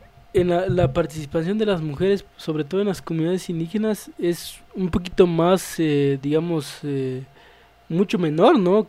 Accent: Oxchuc, Chiapas, Mexico; yo soy de Ochuc y hay, ya pasó como dos presidentas municipales.

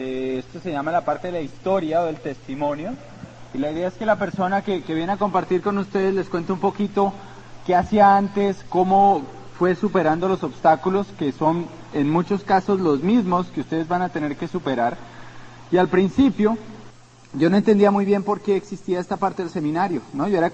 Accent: Dominican Republic; born there; Yo nací en República Dominicana.

